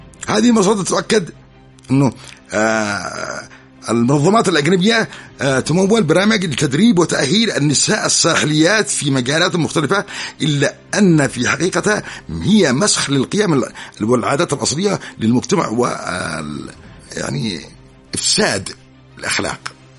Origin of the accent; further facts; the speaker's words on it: Yemen; عندنا في اليمن